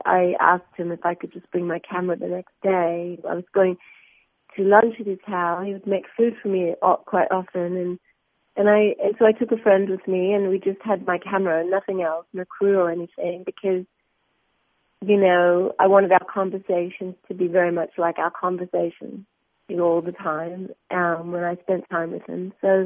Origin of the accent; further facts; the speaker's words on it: Australia; and I'm Australian.